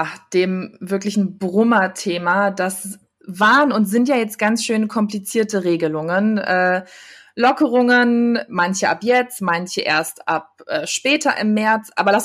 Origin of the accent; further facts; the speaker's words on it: Düsseldorf, North Rhine-Westphalia, Germany; born there; bin auch gebürtige Düsseldorferin